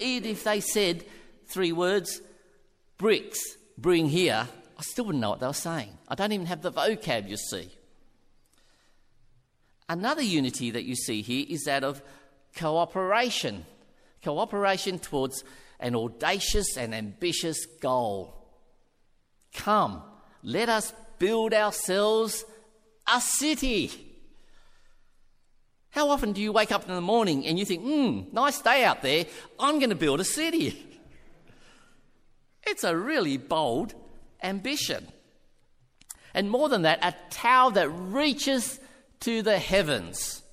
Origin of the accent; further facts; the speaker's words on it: Kogarah, New South Wales, Australia; now in Western Sydney, Australia; I was brought up in Cogra, right near Jubilee Oval, and they're just in my heart and in my soul. There's nothing, you know. I know I live in the West